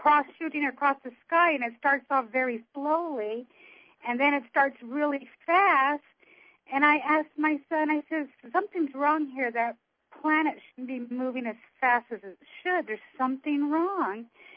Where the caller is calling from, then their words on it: Phoenix, Arizona, United States; I'm from Arizona.